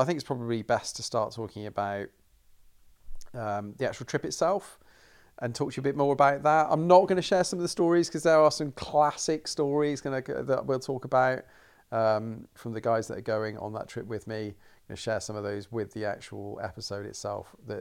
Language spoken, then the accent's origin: English; United Kingdom; I'm obviously a Brit, so I'm not an American